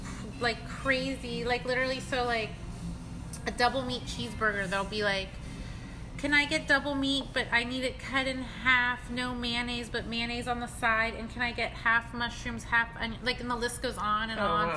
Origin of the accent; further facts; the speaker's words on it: San Francisco, California, United States; I get kind of hippy-dippy because I'm from San Francisco.